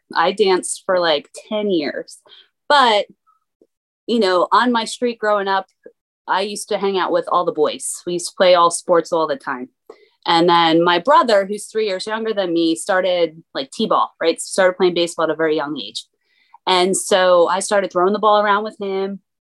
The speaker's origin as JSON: {"language": "English", "town": "Toms River", "region": "New Jersey", "country": "United States", "tie": "born or raised there", "said": "I grew up in Toms River, New Jersey. You know, it's a pretty big baseball town."}